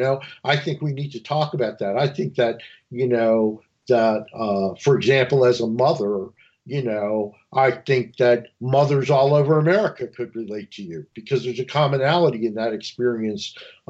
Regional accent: United States; we were always proud to be Americans.

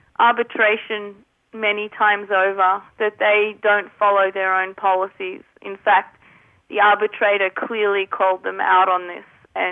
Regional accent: Australia; moved away as an adult; now in United States; I'm from Australia on a work visa.

